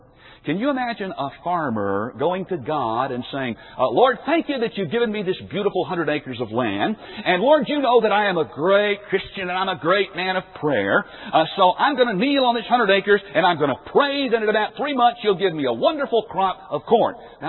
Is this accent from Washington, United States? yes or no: no; Memphis, Tennessee, United States; I grew up in Memphis, Tennessee, big city right in the middle of all the traffic, and I don't have any experience in gardening.